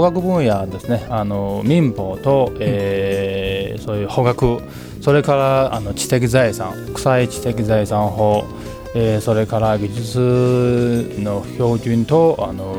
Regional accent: China; Japanese is a second language; moved away as an adult; now in Japan; 私あの中国出身で、2010年から日本に来ました。

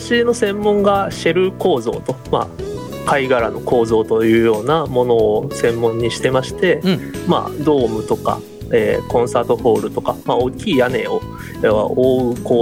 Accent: Hyogo, Japan; 出身は兵庫県なんですけど、

